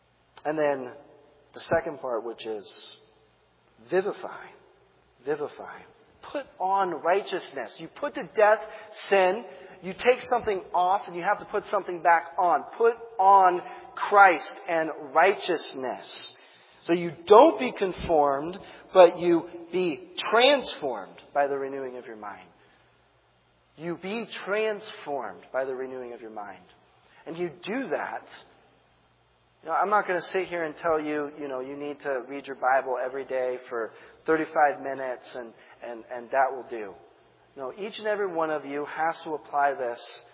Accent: San Diego, California, United States; I'm from San Diego, so surfing was big out there.

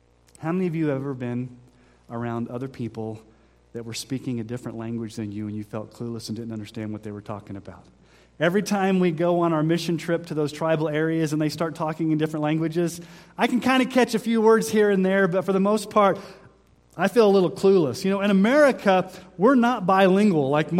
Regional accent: Texas, United States; When I was growing up in Texas, we saw a funnel cloud come down

